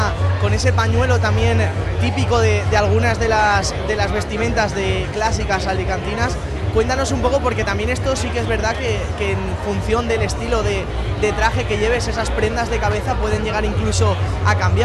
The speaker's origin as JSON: {"language": "Spanish", "town": "Valencia", "region": "Valencian Community", "country": "Spain", "said": "yo que soy de Valencia, yo he visto también una diferenciación muy grande en esa evolución del color"}